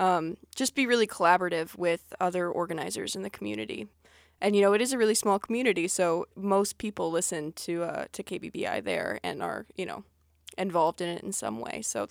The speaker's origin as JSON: {"language": "English", "town": "Homer", "region": "Alaska", "country": "United States", "tie": "born or raised there", "said": "I've never lived anywhere except for Homer. I was born there at the hospital, raised there."}